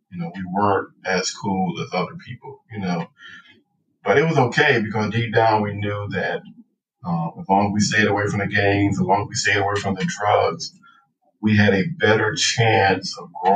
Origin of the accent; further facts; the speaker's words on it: Compton, California, United States; During the time that I was growing up in Compton, we were the fourth most dangerous city in the United States